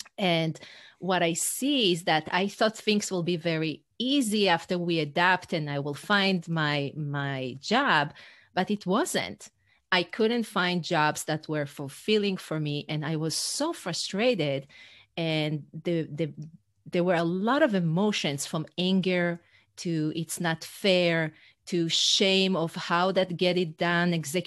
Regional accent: Israel; first language Hebrew; English is a second language; So I wrote in Hebrew, my first language, not even in English.

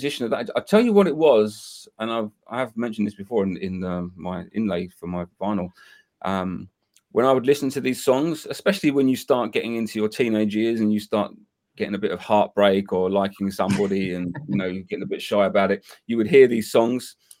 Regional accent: London, United Kingdom; Obviously, I'm from London in the UK

